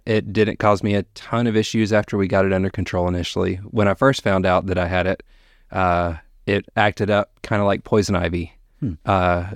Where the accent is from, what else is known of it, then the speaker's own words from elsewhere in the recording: Huntsville, Alabama, United States; moved away as an adult; I always tell folks around here Huntsville because that's just the easiest thing.